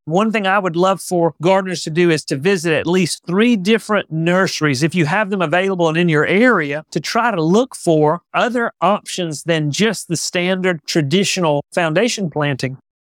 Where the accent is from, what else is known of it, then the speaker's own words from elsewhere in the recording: Auburn, United States; When we would visit him, they lived in Central Florida. I was growing up in Auburn.